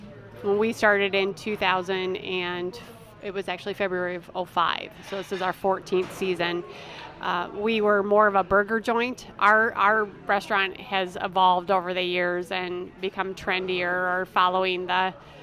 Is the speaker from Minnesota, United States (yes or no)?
yes; Preston, Minnesota, United States; Well, my husband was born and raised here in Lanesboro, and I was from Preston, which is 8 miles away.